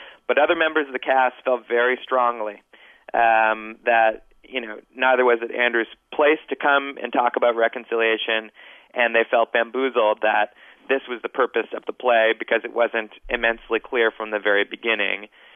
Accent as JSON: {"language": "English", "country": "Canada", "said": "As a Canadian"}